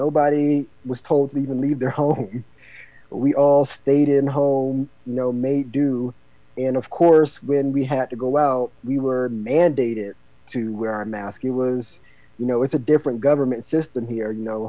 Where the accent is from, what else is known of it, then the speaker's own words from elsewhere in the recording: Florida, United States; moved away as an adult; now in China; I was born and raised in the Space Coast. I went to Satellite High School. I also went to Bayside High School.